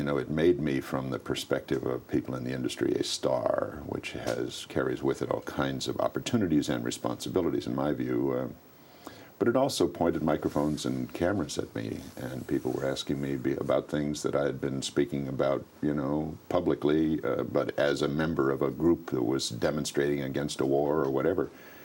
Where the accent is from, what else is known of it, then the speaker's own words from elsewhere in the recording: West Hollywood, California, United States; West Hollywood, yes, indeed.